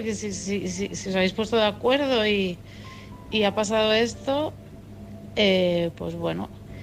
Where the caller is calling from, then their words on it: Barcelona, Catalonia, Spain; de Barcelona